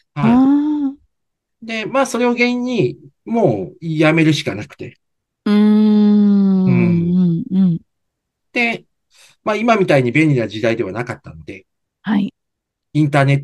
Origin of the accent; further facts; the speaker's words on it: Chiba, Japan; 僕自身、千葉県出身在住なんですけど、